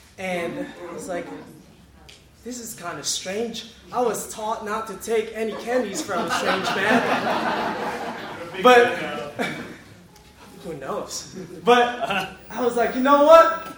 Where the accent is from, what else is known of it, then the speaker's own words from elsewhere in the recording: United States; accent: American; I know, right? I thought I was getting away with my British, but it wasn't.